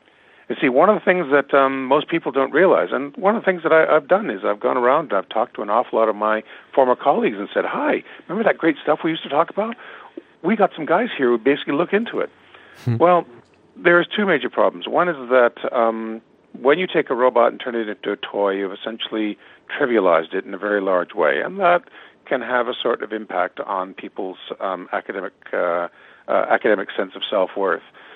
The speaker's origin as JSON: {"language": "English", "country": "Canada", "said": "And so as a Canadian scientist working for the Americans, I basically decided, you know, to branch out from academia."}